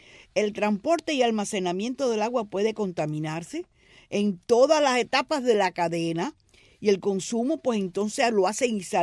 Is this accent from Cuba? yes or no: yes; Cuba; Yo como cubana sé que estamos fregando.